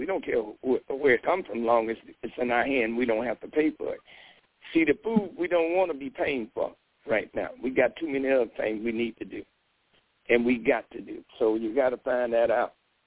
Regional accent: Riviera Beach, Florida, United States; No, this is about all people in need because we are from Riviera. We have always been able to serve our sisters and brothers in other cities.

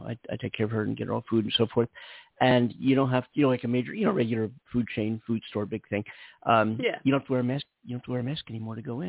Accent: Philadelphia, Pennsylvania, United States; born or raised there; now in California, United States

